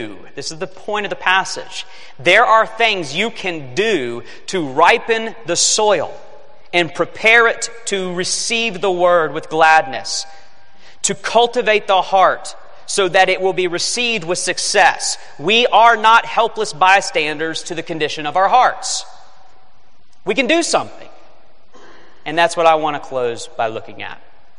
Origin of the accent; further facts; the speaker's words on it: Lexington, Kentucky, United States; this guy came up to me when he found out I was from Lexington, Kentucky.